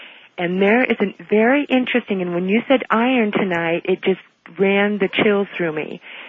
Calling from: Oregon, United States; I'm calling from Lane County, Oregon, and this is beautiful timing.

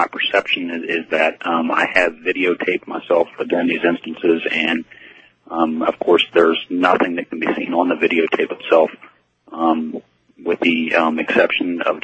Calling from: Seattle, Washington, United States; I'm calling from Seattle, Washington.

